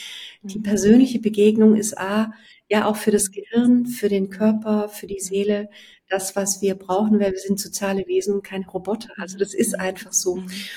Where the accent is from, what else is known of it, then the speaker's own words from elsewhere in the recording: Rhineland, Germany; als Rheinländerin